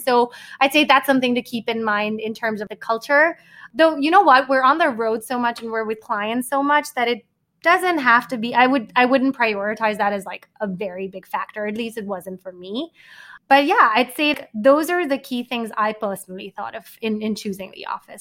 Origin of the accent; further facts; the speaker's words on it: Mumbai, Maharashtra, India; now in New York, United States; I grew up in Bombay. I moved to Manhattan. I'm very used to like big city life